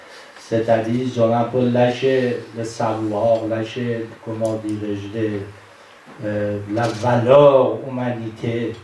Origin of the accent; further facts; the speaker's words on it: Iran; French is a second language; now in Paris, France; Parce que moi, vous savez que mon accent, il est témoin que je suis iranien, vous voyez. Mais il me donne la possibilité en plein Paris qu'on arrive à parler, échanger les idées.